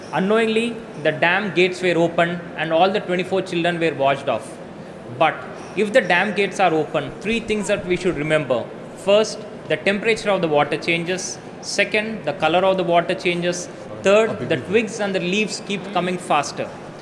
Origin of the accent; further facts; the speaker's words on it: India; English is a second language; from India.